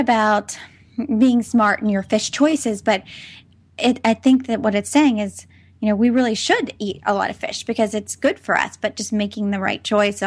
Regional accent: the South, United States; now in California, United States; I grew up in the South and now I live in California, which is, you know, a blue state.

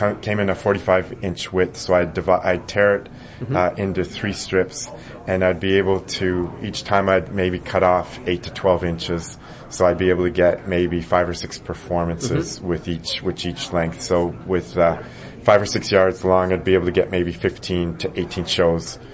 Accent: Ottawa, Ontario, Canada; when I'd seen busker festivals in my hometown of Ottawa

